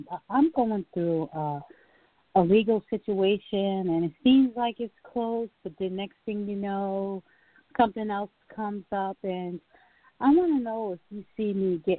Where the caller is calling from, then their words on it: Connecticut, United States; Hi, I'm calling from Connecticut.